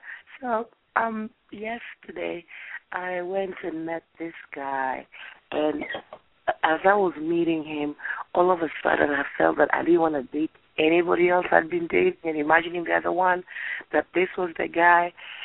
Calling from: New Jersey, United States; I'm calling you from New Jersey.

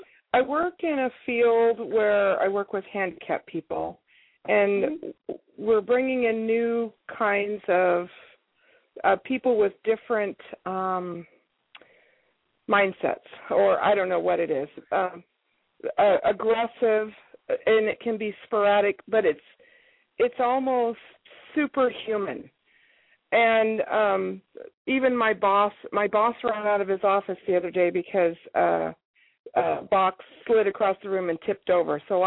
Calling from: Salem, Oregon, United States; I'm calling from Salem, Oregon.

